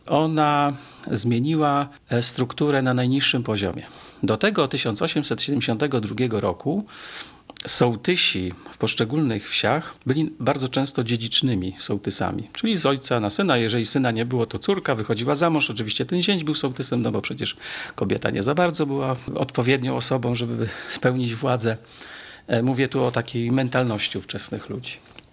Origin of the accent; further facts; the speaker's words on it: Pomeranian Voivodeship, Poland; Ja jestem z kolei z południa Kaszub